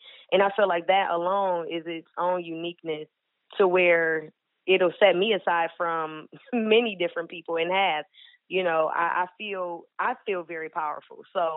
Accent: Detroit, Michigan, United States; born there; But, yeah, I was born in Detroit, Michigan

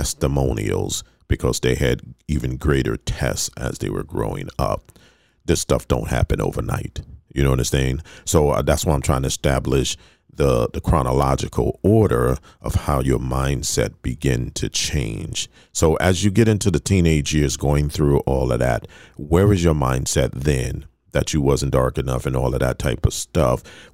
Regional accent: Fort Lauderdale, Florida, United States; back in the days, I grew up in Fort Lauderdale.

